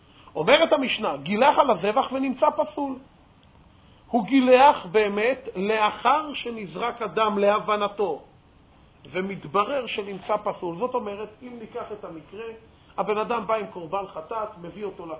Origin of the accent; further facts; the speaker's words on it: Jerusalem, Jerusalem District, Israel; אנחנו כולם ירושלמים, אבל עזוב.